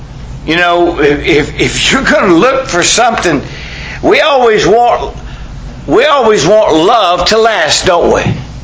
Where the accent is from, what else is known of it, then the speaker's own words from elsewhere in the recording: United States; I love America. I'm an American. I love my country.